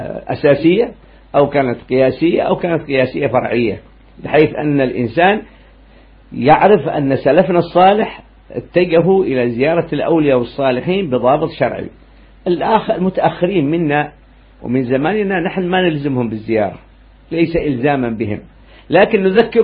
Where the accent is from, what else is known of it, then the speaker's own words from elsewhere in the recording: Aden, Yemen; نحن عندنا في عدن زيارة سيدنا الإمام العيدروس العدني